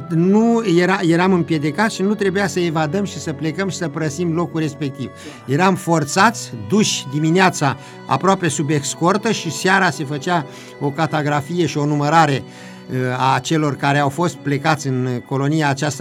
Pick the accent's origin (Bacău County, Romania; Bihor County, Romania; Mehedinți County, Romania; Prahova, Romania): Mehedinți County, Romania; Ilovăț; cel puțin din partea locului de unde sunt eu, din comuna Ilovăț, fostul raion Turnul Severin, județul Mehedinț